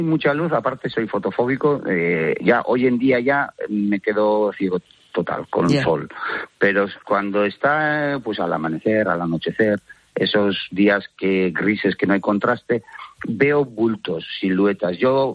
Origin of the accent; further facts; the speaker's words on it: Ondarroa, Basque Country, Spain; conocí a un amigo de un pueblo vecino de Marquina, yo soy de Ondarra.